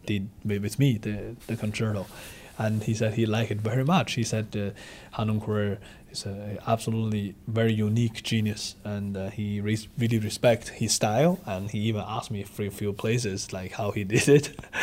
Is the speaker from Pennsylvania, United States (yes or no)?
yes; Philadelphia, Pennsylvania, United States; And I think, as a Philadelphian, we are very, very honored